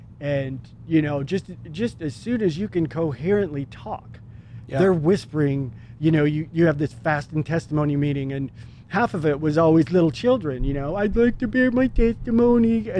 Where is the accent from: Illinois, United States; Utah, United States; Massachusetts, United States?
Utah, United States; Provo; Yeah, growing up in Provo, looking back on it now